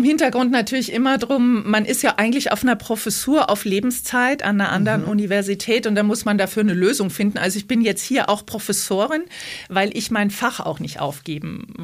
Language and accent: German; Austria; Also ich wechsle zum Beispiel die Sprache, wenn ich in meine Heimat fahre. Wenn ich über die österreichische Grenze fahre, ja, spreche ich völlig anders.